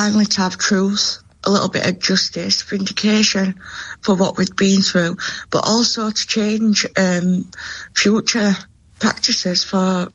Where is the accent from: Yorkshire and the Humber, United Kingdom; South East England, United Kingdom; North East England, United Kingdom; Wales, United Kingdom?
Yorkshire and the Humber, United Kingdom; Rotherham; So I'm a survivor from Rotherham.